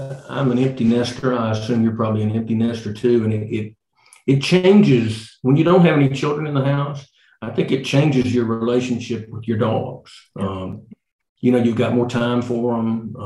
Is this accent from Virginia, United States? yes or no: no; Tupelo, Mississippi, United States; Girl I grew up with in Tupelo named Carol Harrington, same class.